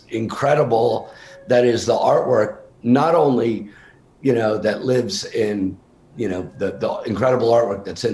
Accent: Vermont, United States; growing up in Vermont, we would go to bluegrass festivals and fiddle contests all the time.

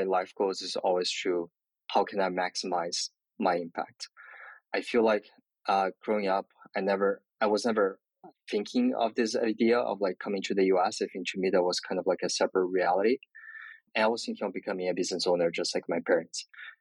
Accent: Sao Paulo, São Paulo, Brazil; So I was born and raised in Brazil, in Sao Paulo. I lived in Sao Paulo my whole life until college. My family is half Taiwanese, half Japanese.

